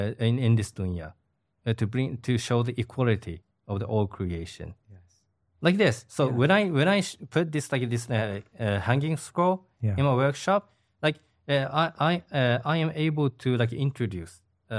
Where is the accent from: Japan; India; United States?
Japan; like in Japan, not only in the big cities, but in the small cities where my hometown, there are like lots of traditional like dojo.